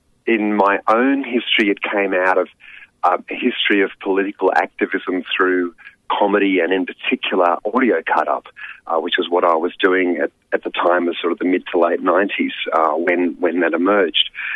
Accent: New South Wales, Australia; particularly in my home state, New South Wales.

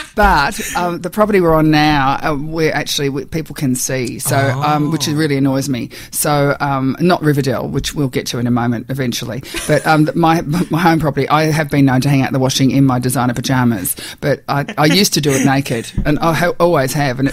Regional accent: Melbourne, Victoria, Australia; also born or lived in London; I grew up in Dandy. Sorry, I can't actually say that without a bit of a spit. I grew up, I spent my whole life living in Melbourne.

